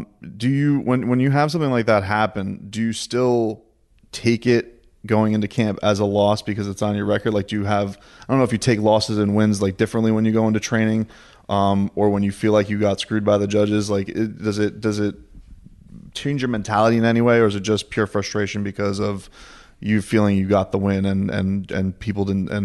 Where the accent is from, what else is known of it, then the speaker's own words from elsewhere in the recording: Deerfield Beach, Florida, United States; We're at Sanford MMA in Deerfield Beach, my hometown, so it's very exciting to be here.